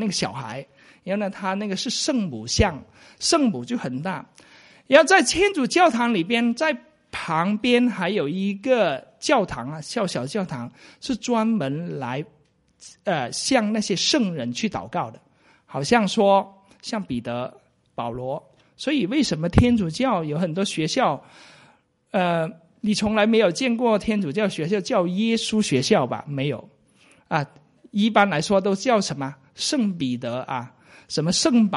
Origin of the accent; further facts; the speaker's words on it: Guangdong, China; 但是我们中国人也有同样类似的节日